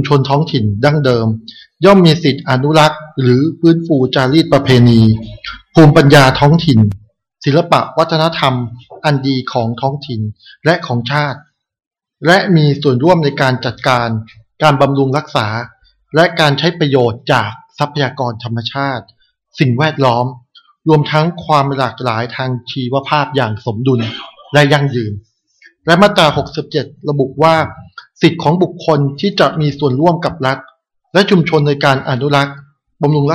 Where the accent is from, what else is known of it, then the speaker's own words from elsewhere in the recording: Southern Thailand, Thailand; จริงๆพูดใต้ได้นะครับผมคนใต้